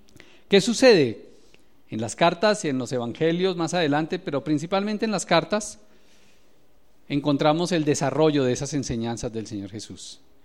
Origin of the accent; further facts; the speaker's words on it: Saboya, Boyacá, Colombia; su merced, como dirían en mi tierra, en Saboya